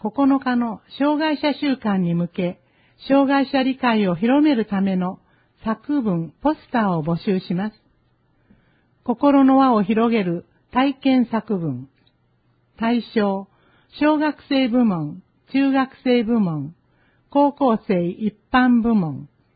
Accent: Gujarat, India; Japanese is a second language; now in Japan; 私の故郷、グジャラート州は湿度が低いので、日本の蒸し暑さとは違い

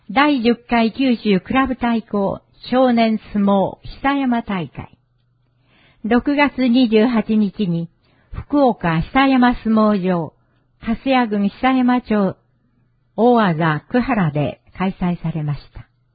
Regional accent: Nepal; Japanese is a second language; now in Japan; ネパールから来ました。日本に来て12年になります。

